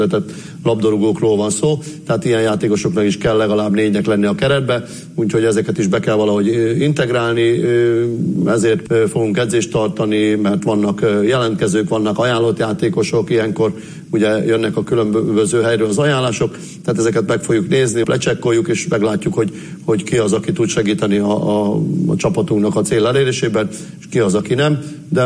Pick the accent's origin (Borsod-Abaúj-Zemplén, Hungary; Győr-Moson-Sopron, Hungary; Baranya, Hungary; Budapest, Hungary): Borsod-Abaúj-Zemplén, Hungary; also born or lived in Hajdú-Bihar; now in Debrecen, Hungary; Félig borsodi vagyok, félig hajdúvihari, sőt már több is, mert ugye Borsodban 30 évet éltünk, Hajdúbiharban már 33. év, úgyhogy azóta itt élünk Debrecenben.